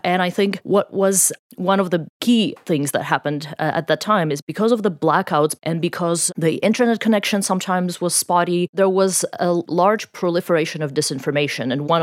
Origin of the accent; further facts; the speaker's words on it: Ternopil, Ternopil Oblast, Ukraine; now in Sydney, Australia; Yes. I was born and raised in Ternopil in Western Ukraine.